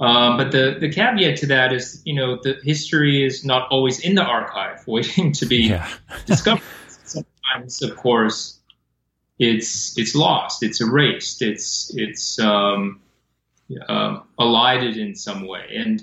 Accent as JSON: {"language": "English", "country": "Canada", "tie": "born or raised there", "also_born_or_lived": "Taiwan", "said": "I was born in Taiwan and moved to Canada at a very young age, and had been back to Taiwan since"}